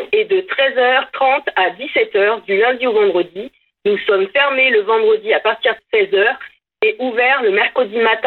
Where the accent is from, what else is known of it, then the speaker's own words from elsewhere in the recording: Auvergne-Rhône-Alpes, France; Moi, je suis du Pays Voironnais, en effet. Ça fait bientôt 20 ans que j'habite la commune de Paladru avec les beaux paysages.